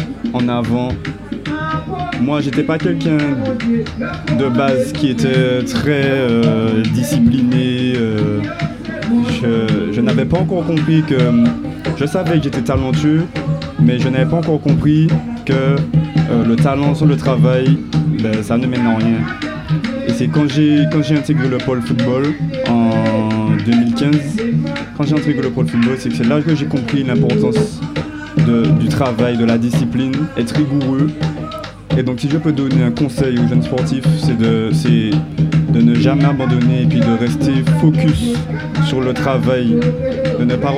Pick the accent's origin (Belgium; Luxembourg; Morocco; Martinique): Martinique; Le Diamant; also born or lived in French Guiana; Je suis né en Guyane, je suis arrivé en Martinique en 2004. Toutes mes classes, par contre, je les ai faites au Diamant.